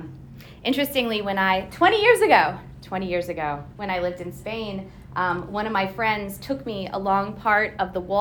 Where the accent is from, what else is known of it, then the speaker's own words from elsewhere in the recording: United States; which I think even for us as American Jews is hard to understand